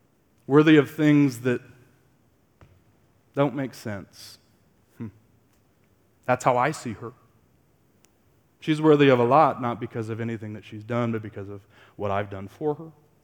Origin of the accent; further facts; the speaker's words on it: Laramie, Wyoming, United States; They probably didn't suspect that I was from Laramie.